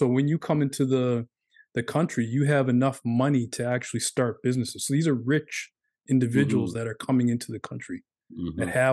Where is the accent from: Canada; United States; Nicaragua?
Canada; now in Australia; I'm Canadian